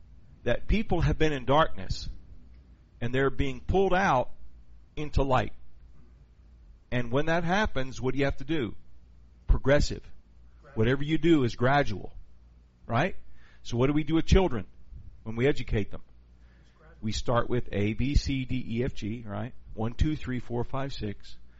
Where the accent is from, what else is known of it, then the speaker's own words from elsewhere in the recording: Ohio, United States; I got to Texas as quick as I could, but I'm glad I was raised in Ohio so I could learn how to read, write, and spell.